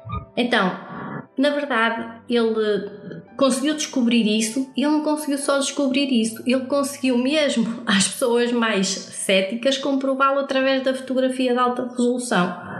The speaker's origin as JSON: {"language": "Portuguese", "country": "Portugal", "said": "nós aqui, nós somos portugueses"}